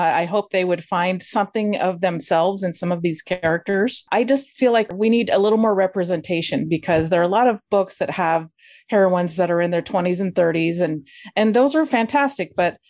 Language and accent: English; Midwest, United States; I moved myself from the Midwest to the coast, and I was thinking about how it was such a struggle for me to fit in with people.